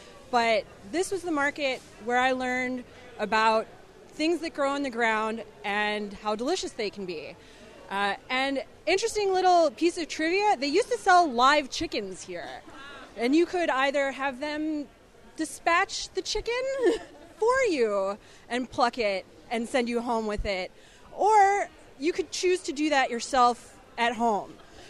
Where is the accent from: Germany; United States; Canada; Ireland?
Ireland; I'm Irish.